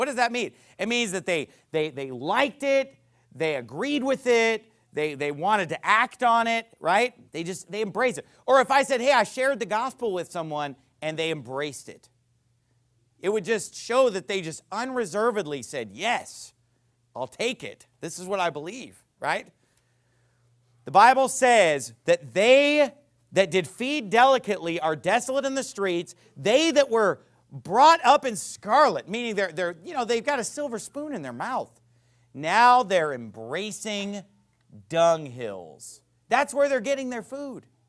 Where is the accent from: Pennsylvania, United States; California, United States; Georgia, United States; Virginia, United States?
California, United States; I grew up in Northern California, so we grew up with the story of the Donner Party